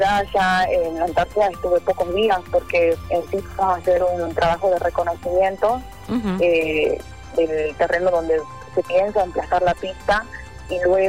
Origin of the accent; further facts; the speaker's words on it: San Salvador de Jujuy, Jujuy, Argentina; also born or lived in Tilcara; yo nací en Tilcara. Y bueno, luego me fui a criar desde los 4 años a San Salvador de Jujuy. Y luego, bueno, me fui a estudiar a Salta